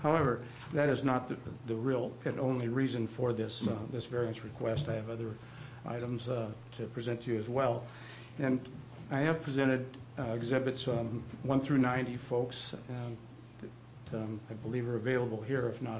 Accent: Sisters, Oregon, United States; And we hail from Sisters, Oregon

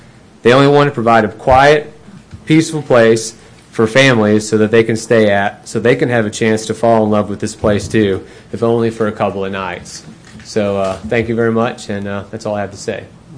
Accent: St. Louis, Missouri, United States; moved away as an adult; I started visiting Bull Shoals about 12 years ago. I'm originally from St. Louis. About 5 years ago, my wife and I decided to move down here.

